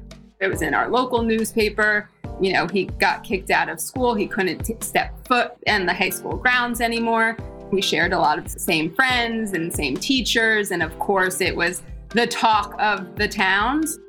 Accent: New Jersey, United States; I grew up in Jersey. Cannabis was in and around the household.

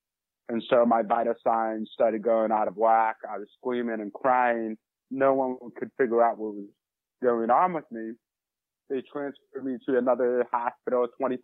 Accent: St. Louis, Missouri, United States; I'm from St. Louis, Missouri.

